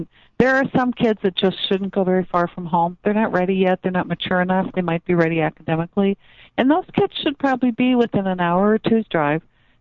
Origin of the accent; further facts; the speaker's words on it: Minnesota, United States; I grew up in Minnesota, and the University of Minnesota was probably funded about 80-85% from the taxpayers.